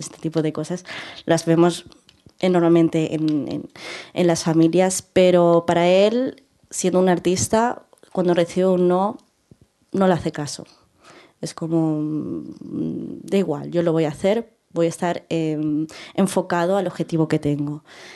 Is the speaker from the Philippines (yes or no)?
yes; Philippines; o siendo filipina, si nos victimizamos